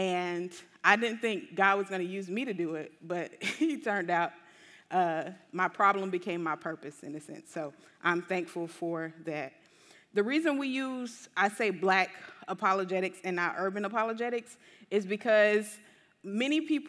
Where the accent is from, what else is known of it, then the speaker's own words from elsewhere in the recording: Jacksonville, Florida, United States; I've never grown up in a what you call urban area. I'm from Jacksonville. I always lived in the suburbs.